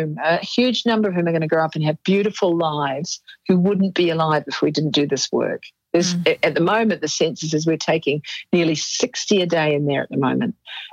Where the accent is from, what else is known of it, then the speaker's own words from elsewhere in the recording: New Zealand; because I'm not Australian. I'm a Kiwi.